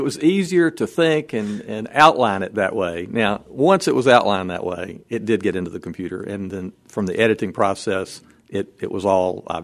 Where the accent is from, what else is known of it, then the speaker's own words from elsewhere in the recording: South Carolina, United States; the tobacco culture of growing up in South Carolina, small towns, the South Carolina coast, being a journalist covering politics in South Carolina when I was young